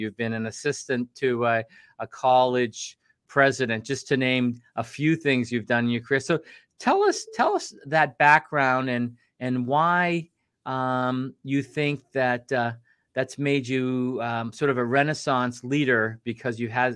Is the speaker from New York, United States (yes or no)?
no; Massachusetts, United States; now in New Hampshire, United States; I thought originally when I moved up from Massachusetts to New Hampshire, this would be like a five-year proposition, and I'd go back to Massachusetts.